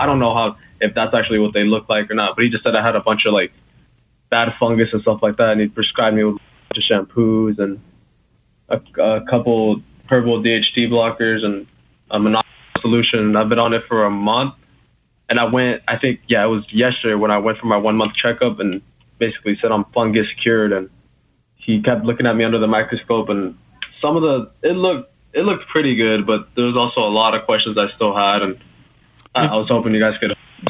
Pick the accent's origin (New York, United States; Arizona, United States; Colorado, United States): Arizona, United States; I'm the 16-year-old, well, not 17, the kid from Arizona that I called a couple months ago.